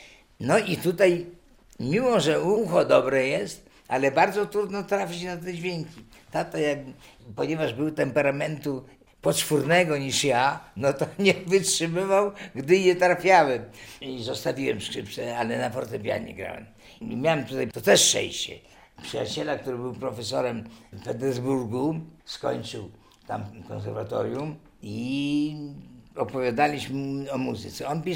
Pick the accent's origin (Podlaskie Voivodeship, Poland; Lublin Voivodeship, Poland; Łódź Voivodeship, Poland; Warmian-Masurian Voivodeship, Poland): Podlaskie Voivodeship, Poland; Białystok; Ja jestem z Białegostoku